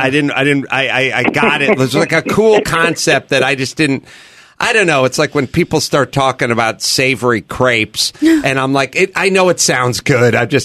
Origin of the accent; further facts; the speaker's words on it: North Hollywood, California, United States; yet I'm an imbecile from North Hollywood